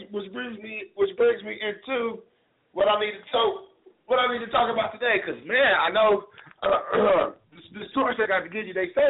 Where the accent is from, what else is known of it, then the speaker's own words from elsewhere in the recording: United States; as a black man growing up in America, we embody couples like this.